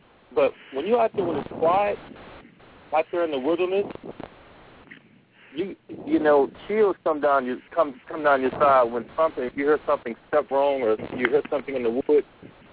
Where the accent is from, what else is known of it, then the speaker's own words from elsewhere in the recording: Jonesboro, Louisiana, United States; also born or lived in Houston; I was down my hometown, Louisiana, in Jonesboro.